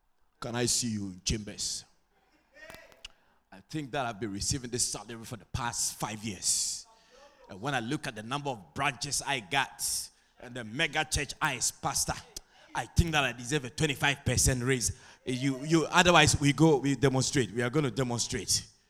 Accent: Queenstown, Pomeroon-Supenaam, Guyana; it's Guyanese. Guyanese to the bone. I come from Queenstown, Essequibo. That's where I come from.

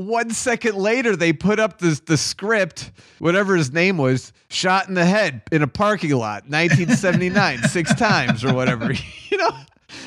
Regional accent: Chicago, Illinois, United States; And growing up in Chicago

